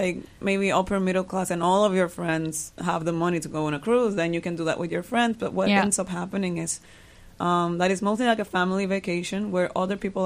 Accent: Dominican Republic; Like, growing up in the Dominican Republic, you're very aware of all of this performativity for an outsider's case

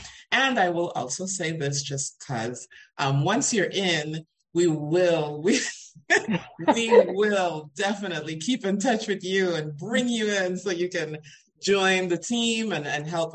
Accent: Panama; I was from Panama.

